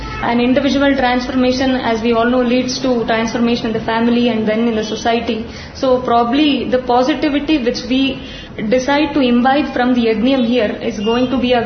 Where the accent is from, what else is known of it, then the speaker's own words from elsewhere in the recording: Shimoga, Karnataka, India; English is a second language; I am from Shimoga.